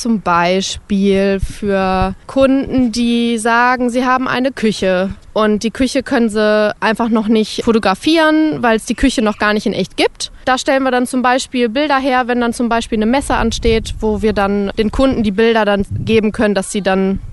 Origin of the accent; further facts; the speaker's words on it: Bielefeld, North Rhine-Westphalia, Germany; ich bin 24 Jahre alt und ich komme auch aus Bielefeld